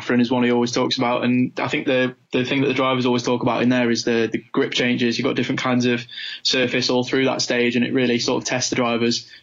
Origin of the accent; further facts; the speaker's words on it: United Kingdom; being a Brit, we want to see them, you know, continue to prosper